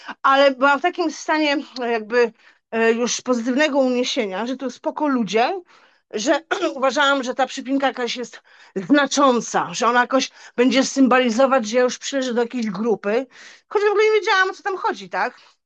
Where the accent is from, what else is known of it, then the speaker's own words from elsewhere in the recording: Lublin, Lublin Voivodeship, Poland; now in Radom, Poland; Byłam w moim Lublinie, bo też jestem lublinianką, 22 lata mieszkam w Radomiu